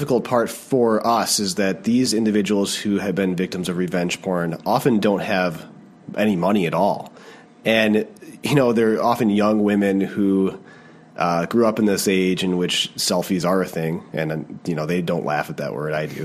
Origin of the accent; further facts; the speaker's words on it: Flint, Michigan, United States; I grew up in the Flint area.